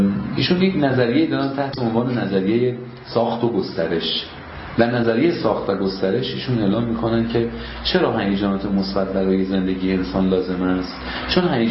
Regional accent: Iran; بگیم که ما با همین، ما ایرانی هستیم

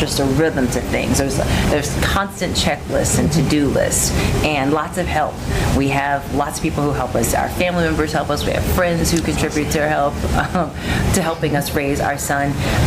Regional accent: Texas, United States; accent: Texan; Or sometimes I call it that deal, which, see, there's my accent coming out.

